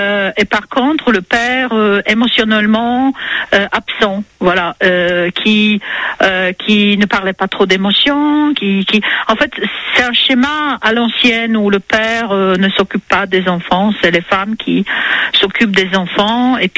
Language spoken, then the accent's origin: French; Poland; French is a second language; now in France; moi, je viens de Pologne